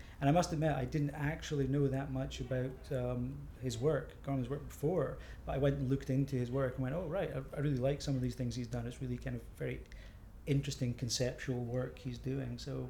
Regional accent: Aberdeen, Scotland, United Kingdom; also born or lived in United States; I grew up in Aberdeen. Yeah, I actually, I grew up in Aberdeen. I went to university in Aberdeen. I actually did my postgraduate degree in Aberdeen, but I have been away from Aberdeen for a while doing various things. I worked in America for a bit.

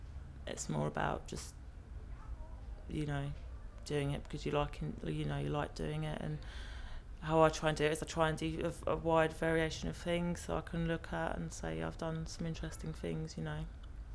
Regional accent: Carshalton, London, United Kingdom; born there; in Carshalton, unfortunately, because it's not a very nice hospital.

